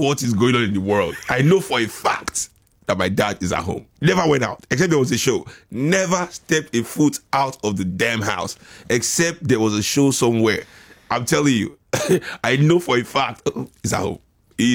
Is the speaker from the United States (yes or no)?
no; Lagos, Nigeria; when I was growing up in Lagos and I'd go to school